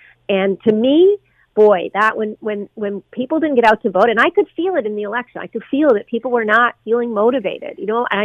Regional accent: Newfoundland and Labrador, Canada; moved away as an adult; now in Ontario, Canada; I moved to Ontario from Newfoundland, oh my gosh, 30 years ago to go to school, and I stayed here

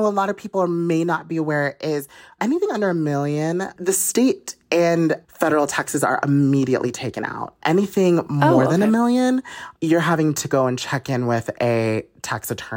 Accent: Utah, United States; I'm from Utah. We don't have a lottery.

